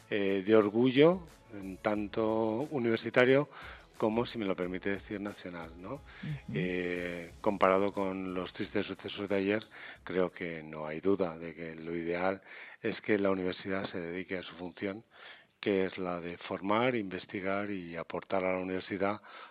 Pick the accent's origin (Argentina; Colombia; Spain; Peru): Spain; Madrid, Community of Madrid; yo soy madrileño y llegué a Alcalá como profesor ya hace algunas décadas.